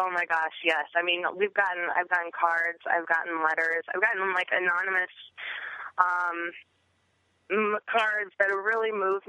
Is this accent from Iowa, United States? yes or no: yes; Iowa, United States; when I grew up in Iowa, didn't have access to film.